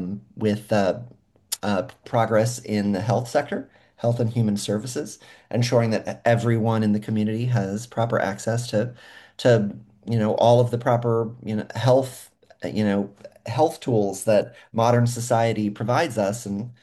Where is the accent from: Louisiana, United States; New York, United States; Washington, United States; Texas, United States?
Texas, United States; also born or lived in Delaware / Alaska / Missouri; I was born in Delaware. I actually live in a building literally 3 blocks away from the building I was born in. So my house is 3 blocks away from the building I was born in. But I was raised in Texas. I was raised in Alaska. I was raised in Missouri.